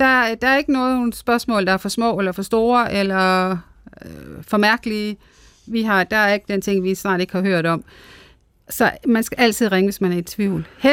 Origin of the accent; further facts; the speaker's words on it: Central Denmark Region, Denmark; der hvor jeg kommer fra i Midtjylland.